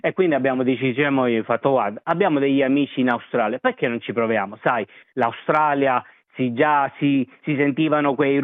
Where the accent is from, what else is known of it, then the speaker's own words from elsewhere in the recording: Naples, Campania, Italy; Ho studiato in provincia, io sono napoletano, vengo da Napoli, però ho studiato in provincia